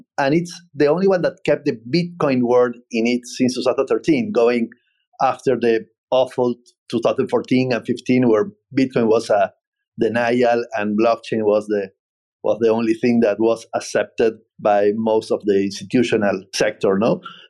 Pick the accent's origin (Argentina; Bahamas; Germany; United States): Argentina; we are from Argentina, but once we did it in Argentina, we oversold all the tickets